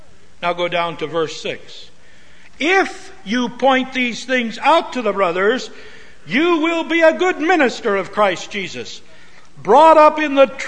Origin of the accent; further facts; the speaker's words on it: Minnesota, United States; It isn't just eating, but I grew up in Minnesota again.